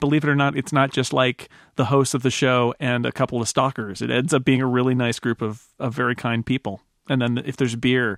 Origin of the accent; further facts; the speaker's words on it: Sonora, California, United States; because I grew up in Sonora.